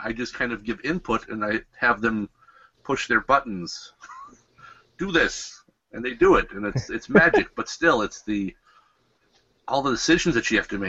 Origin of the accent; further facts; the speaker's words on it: Milwaukee, Wisconsin, United States; I'm as good as someone from Madison, I hope. I'm from Milwaukee. We're inherently city, right?